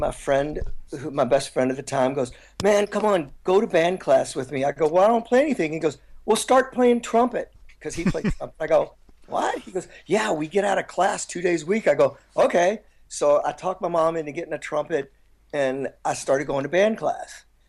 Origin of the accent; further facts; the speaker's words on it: Kentucky, United States; I grew up in the Midwest, like in Kentucky